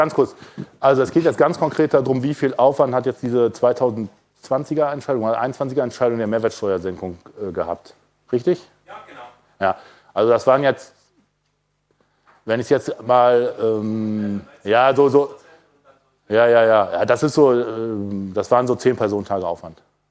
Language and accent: German; Bonn, North Rhine-Westphalia, Germany; Wir kommen selber aus Bonn